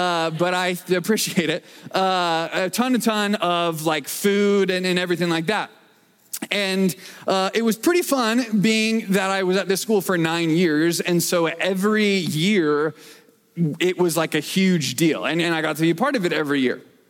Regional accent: Arizona, United States; and also I'm from Arizona, so that's fun. And growing up in Arizona

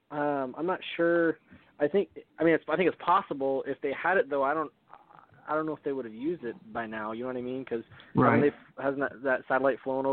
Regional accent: San Antonio, Texas, United States; Texas, San Antonio.

